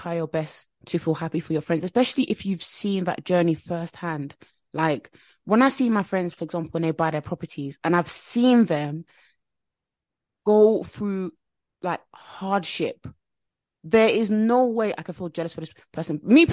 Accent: Nigeria; But to me, me personally, I'm Nigerian as well.

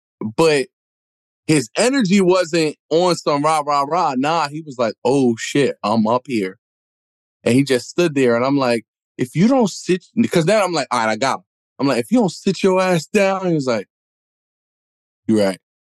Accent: New York City, New York, United States; But I'm from New York City. I'm from the hood.

